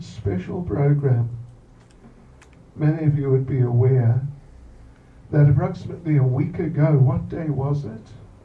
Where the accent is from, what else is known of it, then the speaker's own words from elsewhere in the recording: New Zealand; I'm actually born and raised in New Zealand.